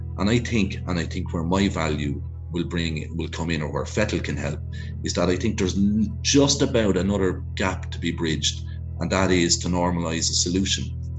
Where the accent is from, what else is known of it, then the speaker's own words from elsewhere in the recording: Wexford, Leinster, Ireland; also born or lived in New York / Canada / Dublin; my background is I'm born and raised in Wexford, and I've spent a couple of decades kind of working in different places, New York and Canada, primarily in Dublin